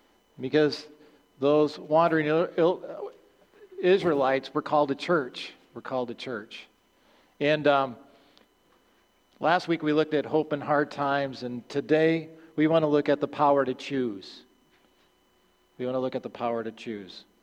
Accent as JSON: {"language": "English", "town": "Union Grove", "region": "Wisconsin", "country": "United States", "tie": "born or raised there", "said": "I grew up in Union Grove and I always heard about"}